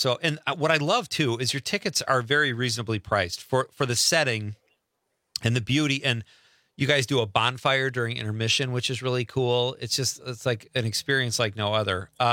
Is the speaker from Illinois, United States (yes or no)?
yes; Chicago, Illinois, United States; My hometown is Chicago.